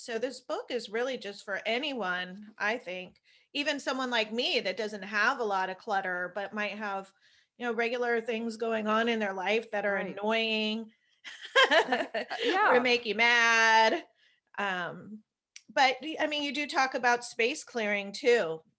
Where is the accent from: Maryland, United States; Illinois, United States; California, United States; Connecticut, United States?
California, United States; Berkeley; I know people usually accuse me of, you know, I grew up in Berkeley, so they're like, oh, that's just hippy dippy